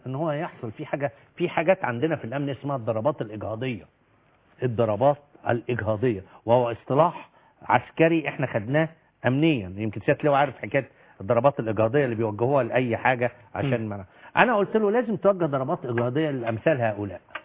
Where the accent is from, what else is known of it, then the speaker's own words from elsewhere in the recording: Upper Egypt, Egypt; وانا من الصعيد وفاهم ايه الوضع تمام